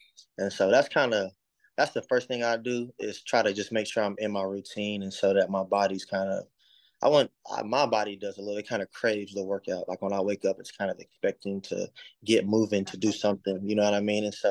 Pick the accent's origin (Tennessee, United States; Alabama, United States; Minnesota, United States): Alabama, United States; Montgomery; also born or lived in North Carolina; I'm from Montgomery, Alabama, born and raised. Went to a private school, Montgomery, the Montgomery Academy, where I was there from kindergarten to 12th grade.